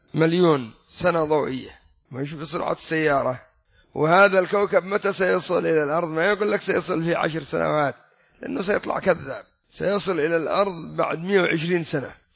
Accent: Yemen; وعندنا في اليمن وقع الزلزال في ذمار في كثير من المناطق

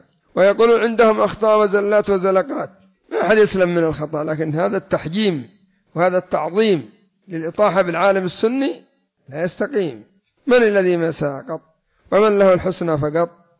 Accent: Yemen; وعندنا في اليمن ما يذكر الناس

